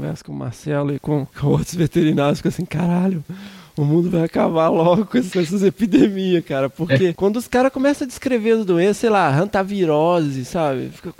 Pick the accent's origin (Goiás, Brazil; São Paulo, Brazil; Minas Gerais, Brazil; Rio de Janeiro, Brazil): Minas Gerais, Brazil; Eu já sou mais montanha, eu sou mineiro mesmo.